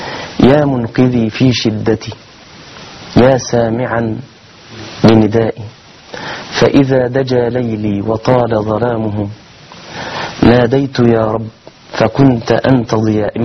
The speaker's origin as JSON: {"language": "Arabic", "town": "Mansoura", "region": "Dakahlia", "country": "Egypt", "lives_now": "10th of Ramadan City, Egypt", "said": "أنا من المنصورة لكني أسكن في العاشر من رمضان"}